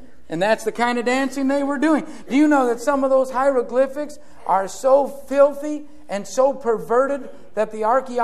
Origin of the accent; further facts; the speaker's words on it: United States; because we grew up in America, even though we may not all be Christians, we grew up in America